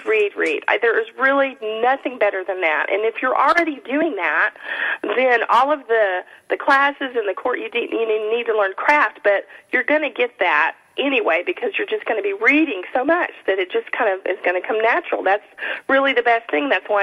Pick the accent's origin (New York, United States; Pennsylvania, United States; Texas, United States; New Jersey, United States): Texas, United States; also born or lived in Oregon / Louisiana; now in Minneapolis, United States; I am from Texas, but I've lived in Oregon and I said a lot of my stories there in the Pacific Northwest and in Louisiana, and right now I'm in Minnesota.